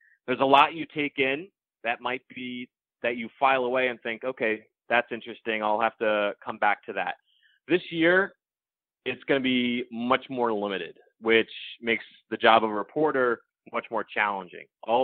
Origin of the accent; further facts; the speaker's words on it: Connecticut, United States; when I was a kid growing up in Connecticut, I went to Britain Rockcat.